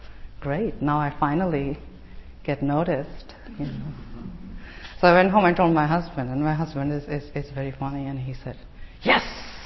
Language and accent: English; Mumbai, Maharashtra, India; as you can tell from my accent and my shawls, and you know, I wasn't brought up here. I was brought up in India, in Bombay, in a nuclear family, my brother and my mother, father, brother and I.